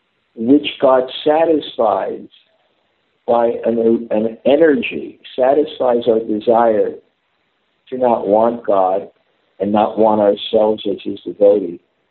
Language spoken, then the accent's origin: English; Tokyo, Japan; English is a second language; I'm from Tokyo.